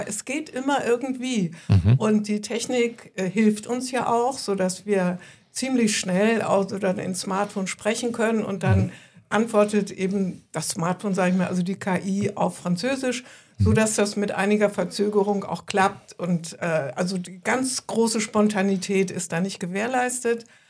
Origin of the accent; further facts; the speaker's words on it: Bremen, Germany; also born or lived in East Germany; Gebürtig bin ich aus der ehemaligen DDR, aber in Bremen bin ich aufgewachsen und zur Schule gegangen. Mhm. Und ja, Bremen, da spricht man auch ein ziemlich gutes Hochdeutsch.